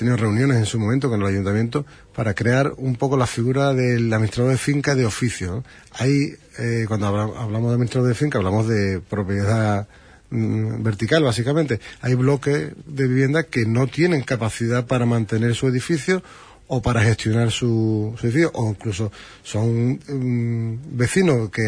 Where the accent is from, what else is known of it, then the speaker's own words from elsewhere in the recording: Huelva, Andalusia, Spain; Nosotros somos Huelva y somos de Huelva y somos Huelva.